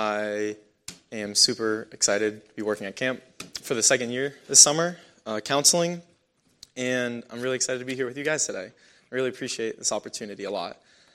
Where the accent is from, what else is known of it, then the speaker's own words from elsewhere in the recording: Maine, United States; I'm from Maine. I'm a third-year biblical studies major at Cedarville University in Ohio.